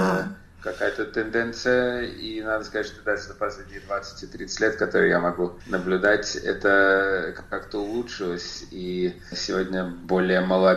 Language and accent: Russian; Voronezh, Voronezh Oblast, Russia; когда мне надо было идти в первый класс, открылась в Воронеже специальная музыкальная школа, 10-летка, и я там начал